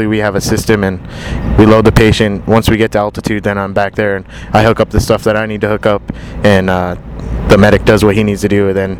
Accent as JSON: {"language": "English", "town": "Santa Fe", "region": "New Mexico", "country": "United States", "said": "From Santa Fe, New Mexico."}